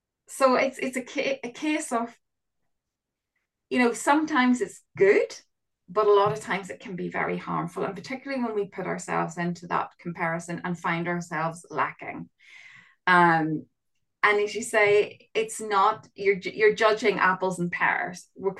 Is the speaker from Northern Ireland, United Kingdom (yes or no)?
yes; Northern Ireland, United Kingdom; when I grew up in Northern Ireland.